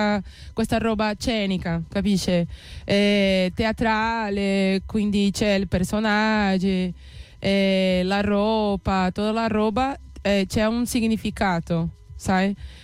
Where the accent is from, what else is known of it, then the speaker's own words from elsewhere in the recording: João Pessoa, Paraíba, Brazil; Italian is a second language; Io sono di João Pessoa.